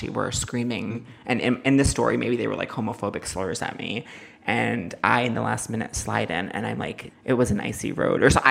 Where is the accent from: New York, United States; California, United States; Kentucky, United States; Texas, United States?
New York, United States; Northport; I'm Suffolk. I grew up in Suffolk.